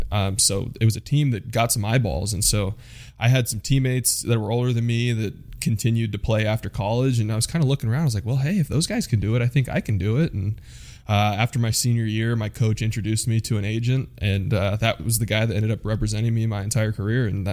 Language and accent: English; Sacramento, California, United States; Yeah, I grew up like right near Sac State, probably 5 minutes from Sac State.